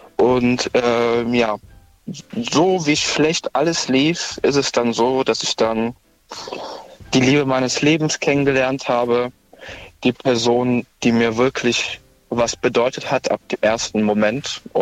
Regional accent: North Rhine-Westphalia, Germany; Ich komme aus der Nähe Köln.

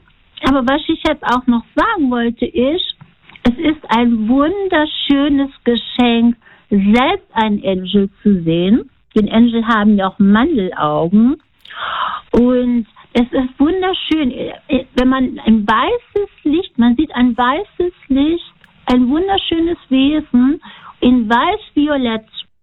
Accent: North Rhine-Westphalia, Germany; now in Filderstadt, Germany; Ich komme aus dem Münsterland.

